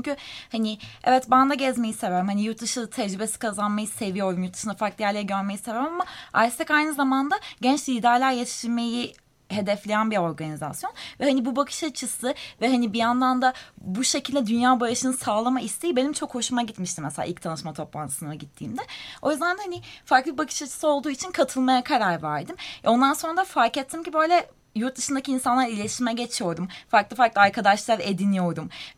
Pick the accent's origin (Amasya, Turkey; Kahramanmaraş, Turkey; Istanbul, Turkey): Istanbul, Turkey; now in Ankara, Turkey; İlk başta Ankara'ya geldiğim zaman, İstanbulluyum aslen.